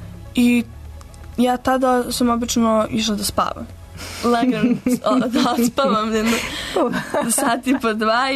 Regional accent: Belgrade, Serbia; kako ću ja živati u Beogradu kao jedna Beograđanka u kojoj sam, u gradu u kojem sam odrasla.

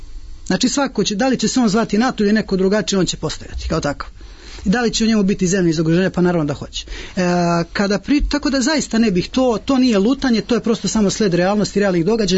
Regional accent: Serbia; kao Srbin, kao čovjek koji živi ovdje, kao državljanin Srbije

